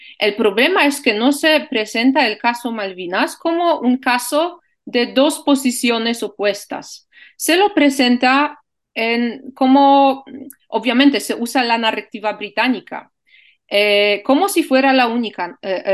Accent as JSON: {"language": "Spanish", "country": "Poland", "said": "porque yo soy de Polonia y no tengo el sentimiento nacional porque no lo puedo tener"}